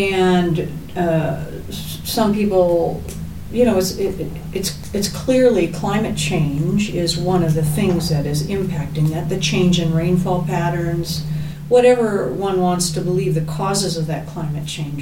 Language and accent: English; Midwest, United States; also born or lived in Tucson, United States; I'm originally from the Midwest, so the Sonoran Desert was just an exotic thing of beauty to me.